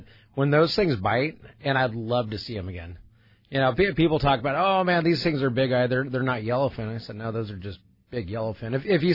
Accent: Fillmore, California, United States; Oddly enough, I grew up in Fillmore, up in Ventura County.

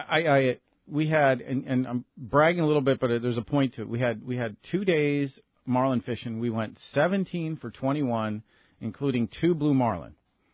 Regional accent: Michigan, United States; So I grew up in Michigan. We went to northern Michigan.

